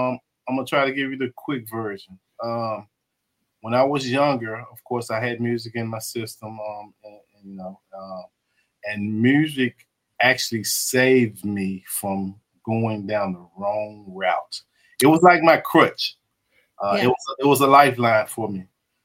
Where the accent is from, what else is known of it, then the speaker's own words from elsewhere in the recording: Memphis, Tennessee, United States; I'm from Memphis, Tennessee.